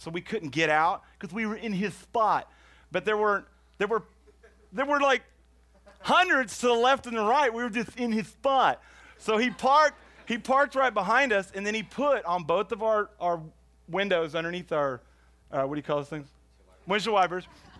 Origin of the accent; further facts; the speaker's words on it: Houston, Texas, United States; I'm from Houston, Texas.